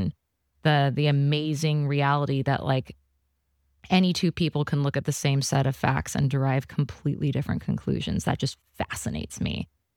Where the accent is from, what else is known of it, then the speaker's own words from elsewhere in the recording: Seattle, Washington, United States; I grew up in West Seattle, but like, you know, just up the hill from the ferry dock.